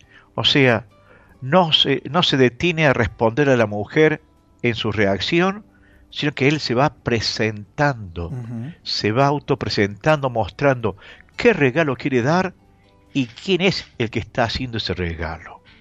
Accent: Argentina; qué hubiéramos contestado como argentino o como nuestra forma de ser temperamental?

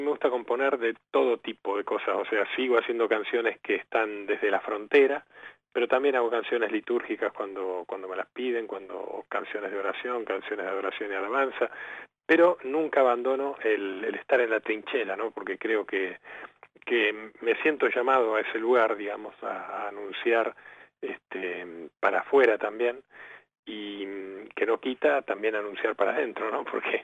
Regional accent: Buenos Aires, Argentina; yo soy de Buenos Aires, he nacido aquí, he criado aquí, digamos, y vivo aquí, hace 57 años ya, y hago música católica desde los 21, 22

